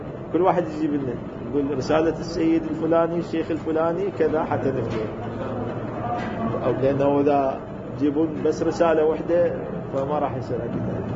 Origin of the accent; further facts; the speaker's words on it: Baghdad, Baghdad Governorate, Iraq; أنا من بغداد وتمشى للكاظمية. أنا من بغداد يعني الكرخ، أنا من الكرخ القديمة اللي هي تصير على دجلة القديمة يسموها، لها أسماء محلية شلون المدينة القديمة هسه الولاية. أنا من الكرخ القديمة وتمشى إلى الكاظمية،